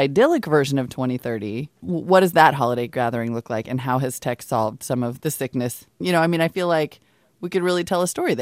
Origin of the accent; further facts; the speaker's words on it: Montana, United States; also born or lived in North Dakota; I grew up in Montana and North Dakota with my family spread across both states